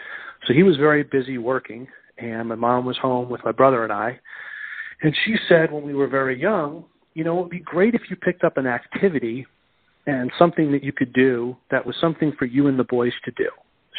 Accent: Westchester, New York, United States; now in Las Vegas, United States; I grew up in Westchester, just north of Manhattan, about 20 minutes north of Manhattan.

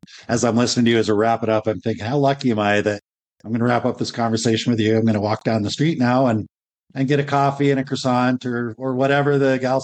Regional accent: Rocky Mountain West, United States; And I grew up in the Rocky Mountain West, where people are like, you drive down the dirt roads, people wave at each other.

